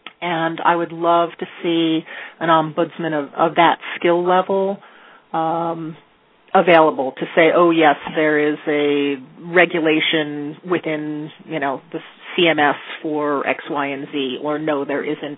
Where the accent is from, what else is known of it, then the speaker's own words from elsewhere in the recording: New Mexico, United States; I'm from New Mexico for the person who wanted to know what state we were calling from.